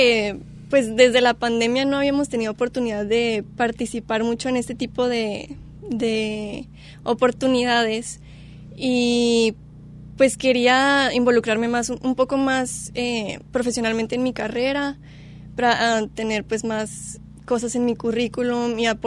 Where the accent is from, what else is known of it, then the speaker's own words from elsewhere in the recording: Hermosillo, Sonora, Mexico; Soy de Hermosillo, Sonora.